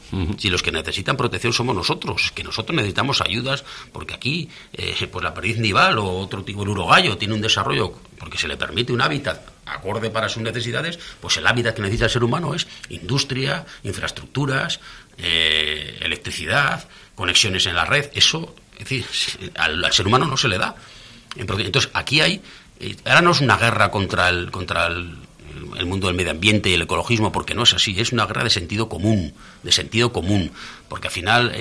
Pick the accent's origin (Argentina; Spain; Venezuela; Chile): Spain; Tudela, Navarre; Traumatólogo en el hospital de Pamplona y soy de Tudela, pues tengo menos posibilidades.